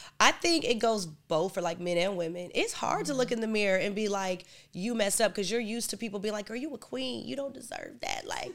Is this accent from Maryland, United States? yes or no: no; Chicago, Illinois, United States; Especially, I'm from Chicago, so, you know, like